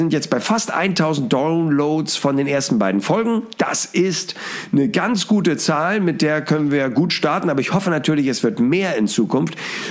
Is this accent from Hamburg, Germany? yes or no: yes; Hamburg, Germany; als Hamburger